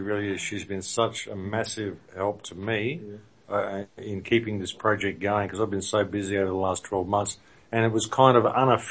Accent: Australia; I'm here from Australia.

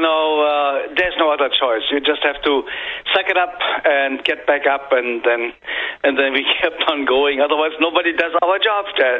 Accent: Germany; when I grew up in Germany, everything you heard in school was, you are German

